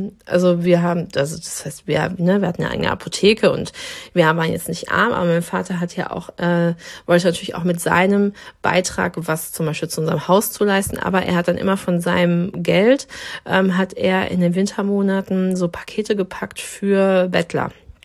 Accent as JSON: {"language": "German", "town": "Dortmund", "region": "North Rhine-Westphalia", "country": "Germany", "tie": "born or raised there", "said": "weil ich in einem Dorf groß geworden bin in Dortmund, wo eine Moschee stand. Das heißt, also Kopftuch war für mich etwas, was überhaupt zum kompletten Bild von meinem Ort Derne dazugehört hat."}